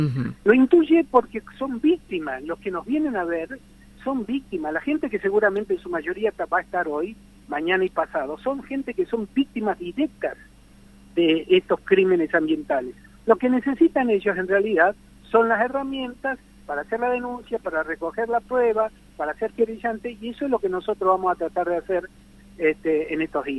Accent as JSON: {"language": "Spanish", "region": "Santa Cruz", "country": "Argentina", "tie": "born there", "said": "yo soy patagónico, ¿sabe? Nacido en la provincia de Santa Cruz, tengo a mi esposa que es mapuche."}